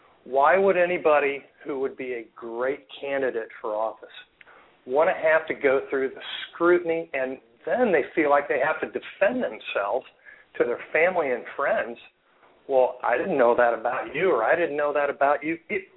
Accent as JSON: {"language": "English", "town": "Cape Girardeau", "region": "Missouri", "country": "United States", "tie": "born or raised there", "said": "Sure. I live in St. Louis. I've been here almost 27 years now. I grew up in Cape Girardeau, Missouri, as did Rush"}